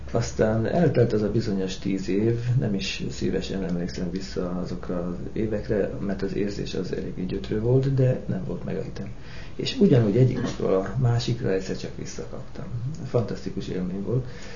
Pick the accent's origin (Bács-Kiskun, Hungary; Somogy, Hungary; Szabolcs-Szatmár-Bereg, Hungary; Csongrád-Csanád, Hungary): Somogy, Hungary; Barcs; born there; Én egy 4 gyermekes családban születtem, Barcson egész pontosan 1955-ben.